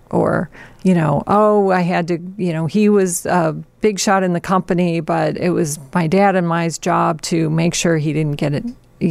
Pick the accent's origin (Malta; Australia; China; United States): United States; St. Louis, Missouri; So I always felt at home in Chicago, even though I grew up in St. Louis